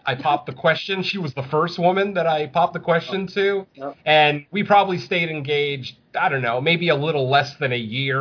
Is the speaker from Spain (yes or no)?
yes; Spain; But I do remember when I was a little kid, I'm from Spain, for anyone who doesn't know.